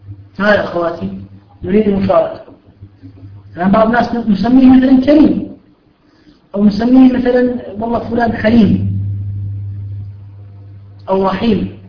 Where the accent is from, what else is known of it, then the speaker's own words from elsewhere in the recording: Jordan; عندنا في بلاد الشام في الأردن